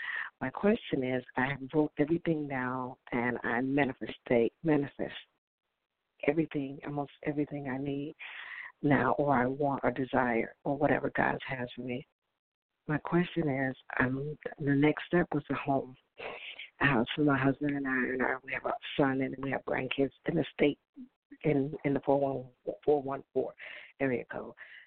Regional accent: Tennessee, United States; I'm from Tennessee. I'm in Tennessee now. I'm not in the other state.

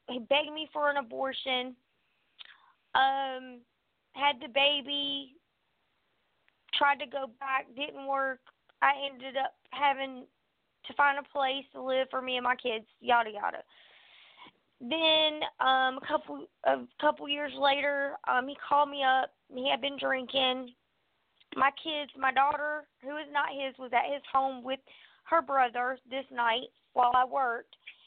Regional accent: Augusta, Georgia, United States; I've been born and raised in Augusta, Georgia. I was raised in Richmond County, and 12 years ago I moved to Columbia County, which is one county over.

